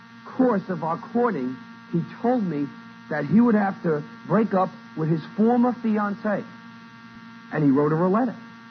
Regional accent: Cuba; moved away as an adult; I was born and raised in Cuba, Brother Frank, before Castro took over.

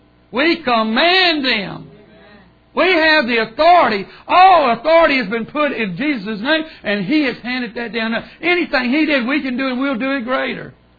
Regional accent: Beaumont, Texas, United States; I'm from Beaumont, Texas. It don't get 20 below zero ever.

